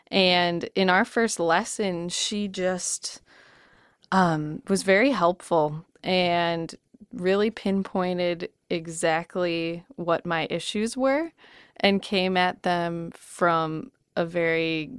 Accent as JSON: {"language": "English", "town": "St. Charles", "region": "Illinois", "country": "United States", "tie": "born or raised there", "said": "I grew up in St. Charles, Illinois, which is a western suburb of Chicago, and I found myself at the University of Iowa for my undergraduate degree"}